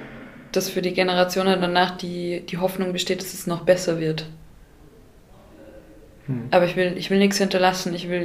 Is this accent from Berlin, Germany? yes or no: no; Bavaria, Germany; moved away as an adult; ich habe mich für Graz entschieden, weil das relativ nahe an Bayern war und ich komme aus Bayern